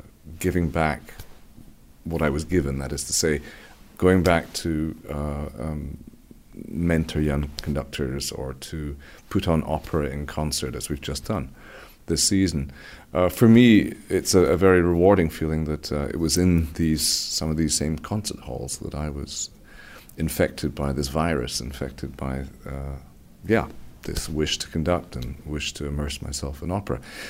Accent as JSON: {"language": "English", "town": "Edinburgh", "region": "Scotland", "country": "United Kingdom", "said": "it's not because I'm from Edinburgh, it's not because I'm going back to my roots in that sense."}